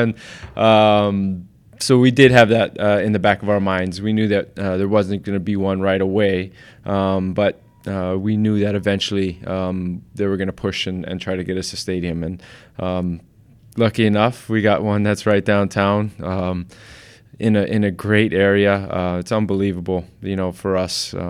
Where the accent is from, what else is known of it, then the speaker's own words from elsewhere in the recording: Hawaii, United States; I grew up in Hawaii, so I love the ocean.